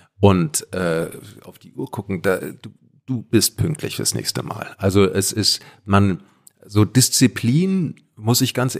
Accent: Dietzenbach, Hesse, Germany; ich bin ganz normal in Dietzenbach zur Schule gegangen und wir hatten dort eine Gesamtschule

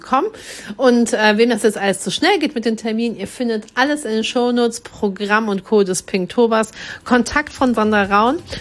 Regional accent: North Rhine-Westphalia, Germany; now in Dithmarschen, Germany; Ich bin ja aus dem Ruhrpott hoch nach Dithmarschen gekommen

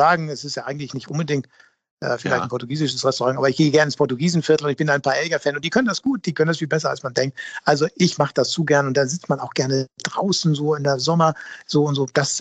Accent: Hamburg, Germany; Aber ich komme ja aus Hamburg-Bergedorf.

